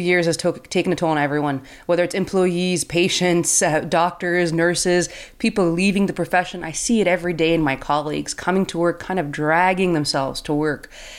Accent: Quebec, Canada; I'm from Canada, and there's this way to get into med school when you're younger.

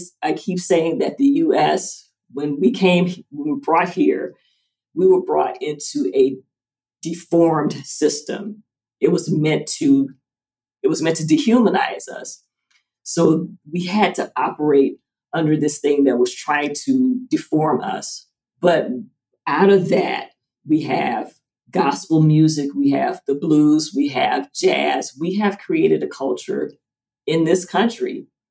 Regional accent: United States; And, you know, we're from the United States.

